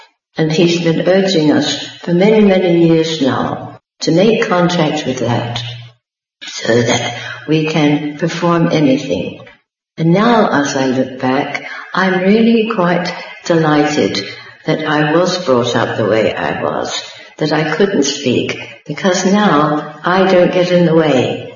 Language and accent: English; England, United Kingdom; I was brought up in England by a very strict mother